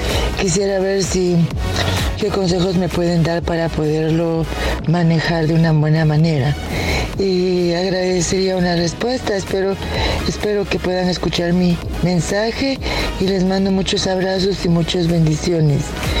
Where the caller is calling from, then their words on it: Guatemala; de Guatemala.